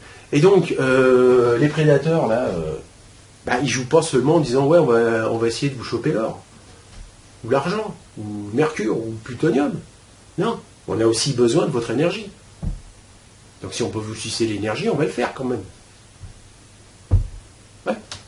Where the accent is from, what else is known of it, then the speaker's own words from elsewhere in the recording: France; Chez nous, en France, on est dans un parc à moutons, on est d'accord.